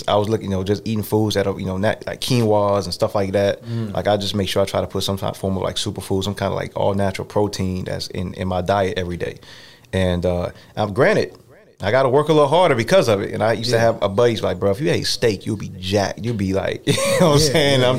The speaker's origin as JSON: {"language": "English", "town": "Augusta", "region": "Georgia", "country": "United States", "tie": "born or raised there", "said": "Yeah, so, I mean, growing up in Augusta, Georgia."}